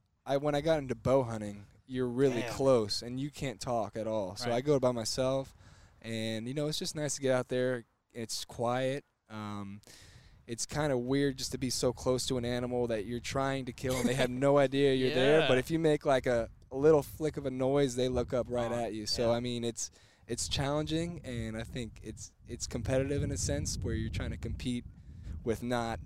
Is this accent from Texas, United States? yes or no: yes; Houston, Texas, United States; You know, obviously I grew up in Houston.